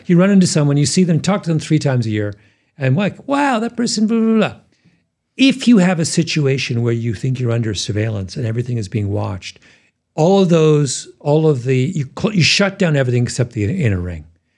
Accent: Canada; this is not something as a Canadian I think a great deal about

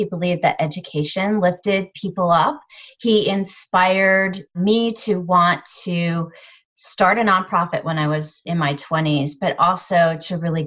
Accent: Charleston, Illinois, United States; also born or lived in Littleton, Colorado / Knoxville, Illinois; I'm originally from Illinois, Charleston, Illinois. Little rural town, that's where my parents grew up, but we moved all across the country.

